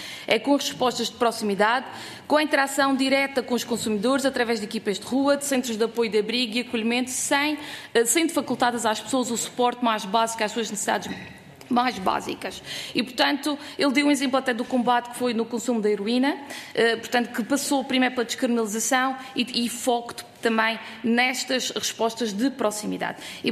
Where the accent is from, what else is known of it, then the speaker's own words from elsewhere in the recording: Madeira, Portugal; No contacto com o Círculo Eleitoral, que também sou da Madeira